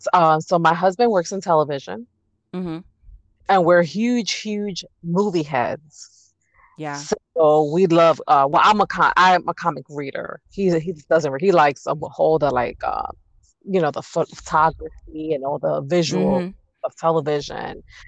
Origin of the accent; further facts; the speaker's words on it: New York, United States; So I'm from New York.